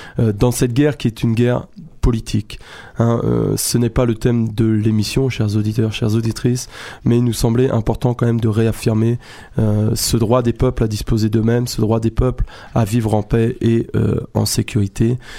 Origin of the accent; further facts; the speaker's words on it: Rouen, Normandy, France; accent: Rouen; mon accent rouennais me trahit